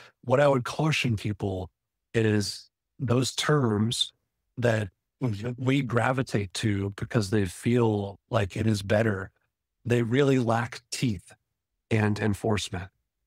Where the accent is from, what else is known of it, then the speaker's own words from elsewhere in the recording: Texas, United States; And even growing up in Texas, to what Scott said at the start, I had family members who worked on factory farms. I grew up eating hogs and riding horses and shooting guns and all this kind of stuff.